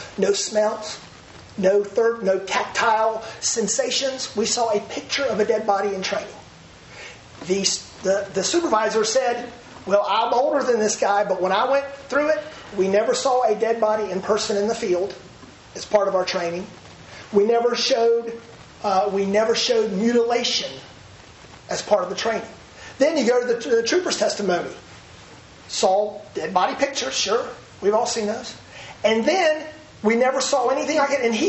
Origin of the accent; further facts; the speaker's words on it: South Carolina, United States; You can do all the basic training in the world down at Parris Island. I'm from South Carolina.